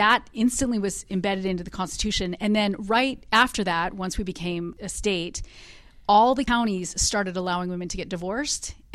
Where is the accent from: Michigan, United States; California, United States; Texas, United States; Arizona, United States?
California, United States; I realized growing up in California, I really didn't learn anything about the women of early California.